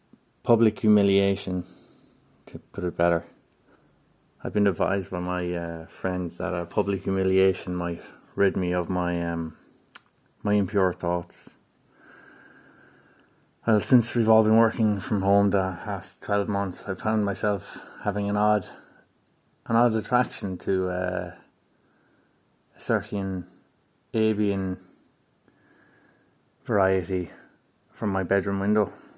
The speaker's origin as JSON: {"language": "English", "town": "Marseille", "region": "Provence-Alpes-Côte d'Azur", "country": "France", "second_language": "English", "said": "I'm from the south of France. Yes, Marseille."}